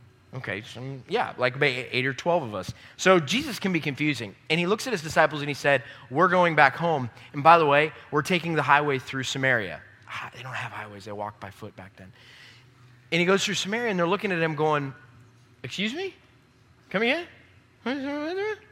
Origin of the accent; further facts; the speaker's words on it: Ohio, United States; So grew up in Ohio, and Ohio has many amazing things going for it.